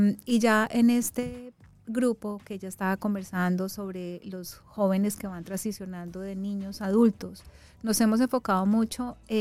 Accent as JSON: {"language": "Spanish", "country": "Colombia"}